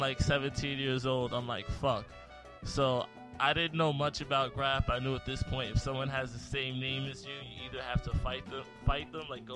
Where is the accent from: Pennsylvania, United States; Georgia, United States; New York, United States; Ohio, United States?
New York, United States; Queens; I feel like being from New York, it's so prevalent, especially growing up in the 90s and 90s and like the mid 2000s, like Queens, you know